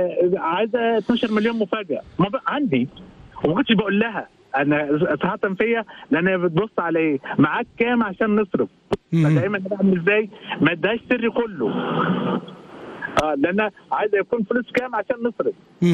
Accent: Egypt; moved away as an adult; now in Morocco; انا لما جيت المغرب، جيت من مصر قفلت عيادتي وجيت وقعدت هنا واتجوزت هنا

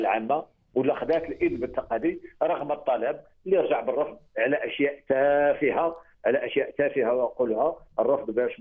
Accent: Morocco; واحد المثل قديم عندنا في المغرب

